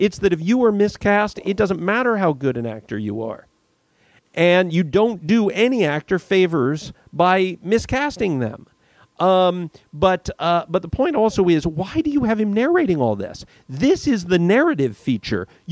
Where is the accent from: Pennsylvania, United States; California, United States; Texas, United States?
California, United States; Cupertino; Remember, growing up in Cupertino, when I was a kid, I knew Steve Jobs as one of those weird guys around the corner that were working in that garage.